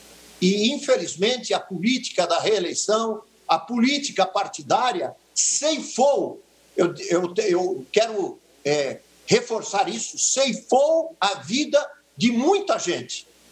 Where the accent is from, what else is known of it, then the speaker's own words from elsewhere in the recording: Blumenau, Santa Catarina, Brazil; moved away; eu sou natural de Blumenau e eu nasci no Hospital Santa Isabel. Eu vivi em Blumenau até o início de 84.